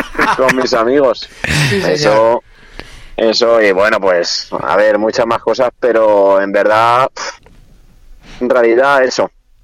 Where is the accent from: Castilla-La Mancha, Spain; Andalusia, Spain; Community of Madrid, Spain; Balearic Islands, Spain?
Castilla-La Mancha, Spain; Belmontejo; No, prefiero Belmontejo, mi pueblo